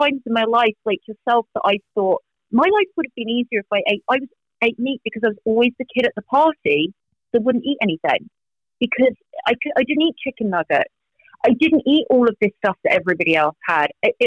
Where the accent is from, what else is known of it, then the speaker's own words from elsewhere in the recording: England, United Kingdom; But you know what? I'm English, so I'm fine with that.